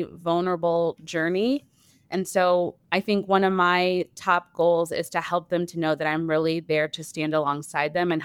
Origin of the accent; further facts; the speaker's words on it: Indiana, United States; So I am originally from Indiana. So I completed my undergraduate training at Indiana University in Bloomington.